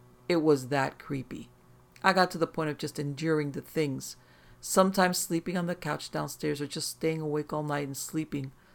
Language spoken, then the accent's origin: English; Virginia, United States; I grew up in the Tidewater, Virginia area, and my mother and I would make trips to Gettysburg, Colonial Williamsburg, etc. now and then.